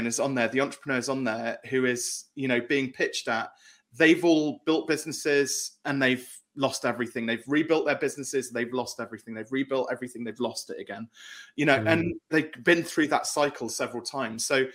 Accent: South West England, United Kingdom; accent: English; English. So I'm English. From the southwest of the UK.

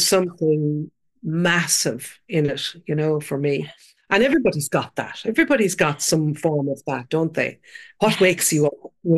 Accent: Kilkenny, Leinster, Ireland; also born or lived in Dublin; I used to live in Dublin and I'm from Kilkenny City. I grew up over a pub, but like then I went to Dublin. I lived there most of my life, brought my kids up there. And then 3 years ago, I came to the country

